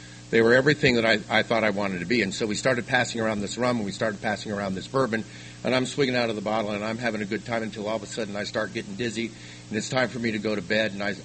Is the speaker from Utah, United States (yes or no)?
yes; Utah, United States; northern Utah, so you could drive to Idaho because Idaho, we could go to Idaho and buy liquor. In my hometown, they had a state-run liquor store.